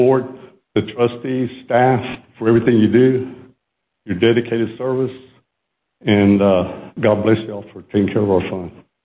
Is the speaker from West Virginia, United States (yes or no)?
no; Dallas, Texas, United States; You know, I grew up in Dallas, born in 1955. I grew up in a little neighborhood just west there of Love Field, Harry Hines and Roanoke Avenue, not too far from here.